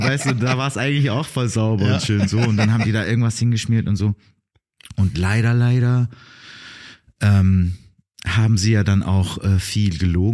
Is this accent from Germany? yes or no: yes; Heidenheim, Baden-Württemberg, Germany; ich bin ja in Heidenheim aufgewachsen. Und da ist halt nicht viel.